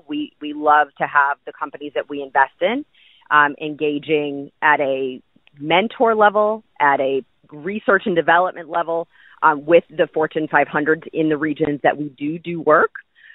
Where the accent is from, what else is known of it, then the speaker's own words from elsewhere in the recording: Toledo, Ohio, United States; I'm originally from Toledo, so Detroit was kind of the backyard when I was a child.